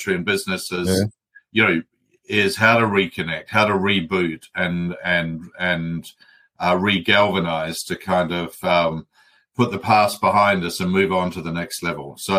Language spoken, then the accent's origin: English; Canterbury, New Zealand; I grew up in New Zealand, right in the middle of the countryside, in the high country of New Zealand, the Mackenzie country. Shout out to Lake Tekapo. You know, population just about zero at the time.